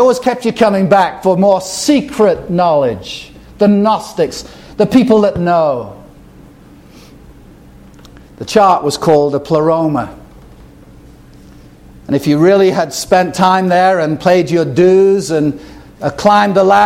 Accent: England, United Kingdom; I come from England.

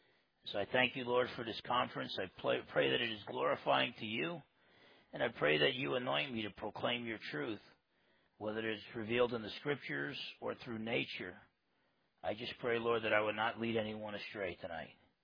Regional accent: New Jersey, United States; I'm from New Jersey, so originally, so the glass is always half empty, and it is leaking.

